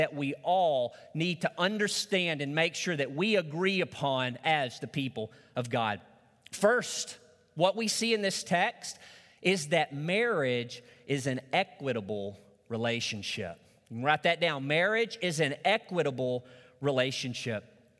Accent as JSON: {"language": "English", "town": "Truman", "region": "Arkansas", "country": "United States", "tie": "born or raised there", "said": "I remember growing up in Truman, Arkansas, when we were out on the playground."}